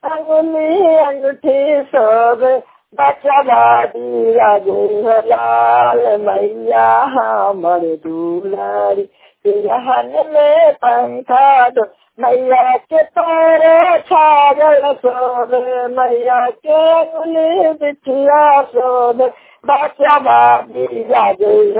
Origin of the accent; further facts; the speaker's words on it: Chhoti Moti, Bihar, India; छोटी मोटी के रहने वाले हैं, थाना हिस्सा जिला नरंदा के निवासी हैं।